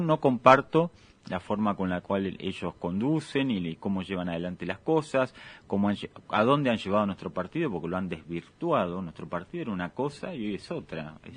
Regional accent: Buenos Aires Province, Argentina; nosotros somos bonaerenses

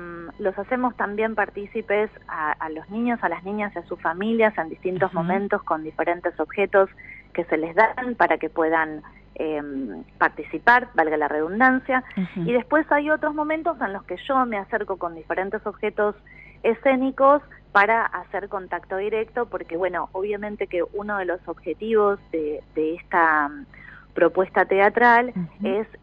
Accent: Chascomús, Buenos Aires Province, Argentina; Nosotros somos de Chascomús, provincia sí. de Buenos Aires.

